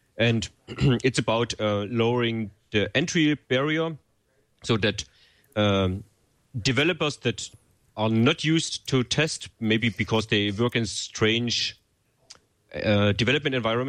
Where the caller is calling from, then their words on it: Dresden, Saxony, Germany; English is a second language; Yeah, I'm speaking from Dresden, from my home currently. Dresden is the East Germany, near, yeah, in the east, southeast.